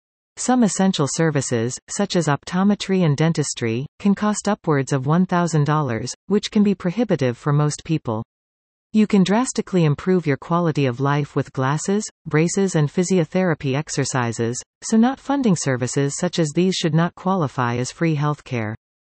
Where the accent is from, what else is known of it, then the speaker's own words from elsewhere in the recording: Canada; As Canadian citizens, we often like to pride ourselves on our healthcare system.